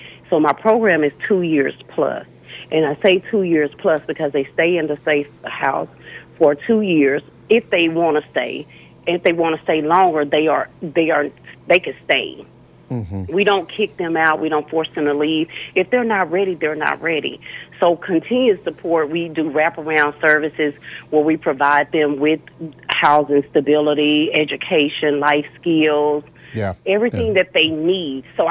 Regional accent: Dallas, Texas, United States; right here in Dallas, Texas, because I'm from Dallas.

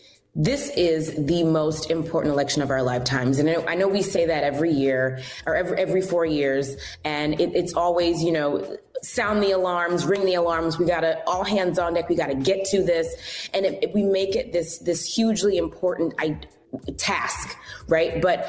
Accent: Atlanta, Georgia, United States; go back, because I'm from Atlanta, go back to Atlanta and work for CNN.

